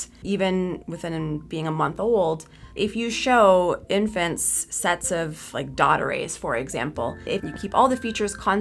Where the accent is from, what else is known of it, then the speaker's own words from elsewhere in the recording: London, Ontario, Canada; also born or lived in St. John's, Newfoundland; I grew up in London, Ontario. My family's from St. John's, Newfoundland, and I was born in St. John's, Newfoundland, but we moved to London, Ontario when I was very young, so I spent my childhood on the mainland.